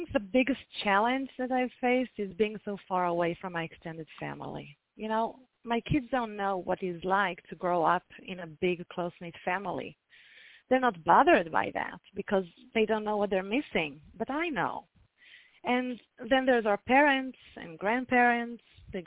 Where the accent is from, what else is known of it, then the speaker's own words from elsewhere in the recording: Israel; So I'm the oldest of three children.